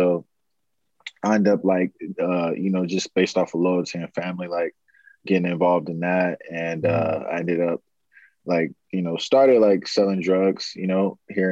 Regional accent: Los Angeles, California, United States; I grew up in South Central LA. I went to Charles Bear Elementary School and Forest Middle School, went to Henry Clay Horseman, all in like South Central, Inglewood, Gardena area.

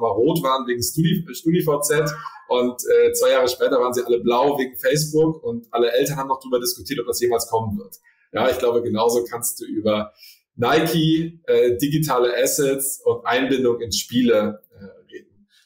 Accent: Cologne, North Rhine-Westphalia, Germany; weil Köln für mich meine Heimat ist.

